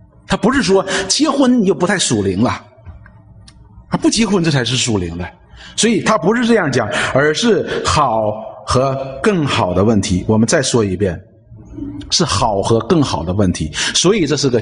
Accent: China; 不单单我们中国人，孩子的这个婚姻呢都是由父母来决定的

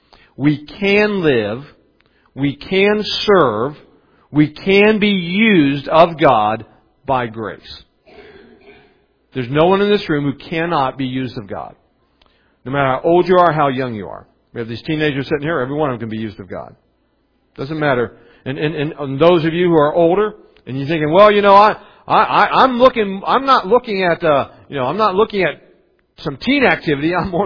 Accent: Maysville, United States; I grew up in Maysville. I was a bus kid.

